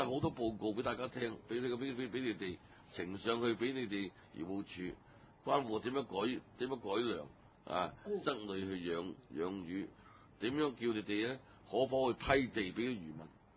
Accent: China; 我相信咧就係正所謂我哋中國人嘅説話，讀萬卷書不如行萬里路

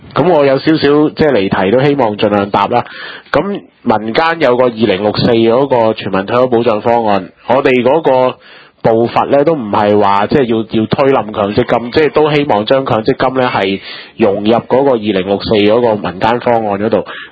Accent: Guangdong, China; 咁我哋广东人有句

